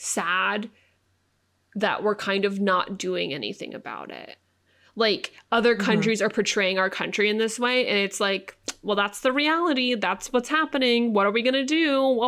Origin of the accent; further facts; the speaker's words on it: California, United States; Thank God we grew up in California.